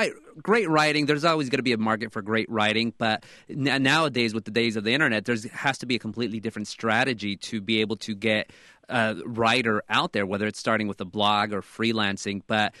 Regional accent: United States; I never grew up living in a dirt ranch over in Mexico. I grew up here in the United States.

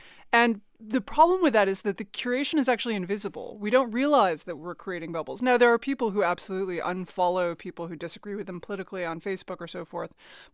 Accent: Manhattan, New York, United States; You know, I grew up in Manhattan, and the funny thing about Manhattan was that you would get these Pauline Kael moments

